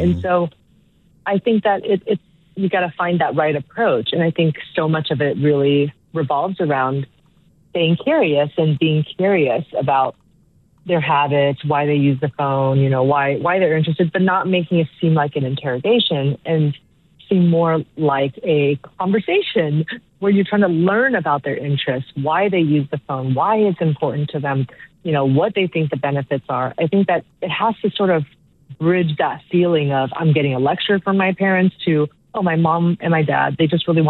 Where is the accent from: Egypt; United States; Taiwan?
Taiwan; Little growing up in Taiwan.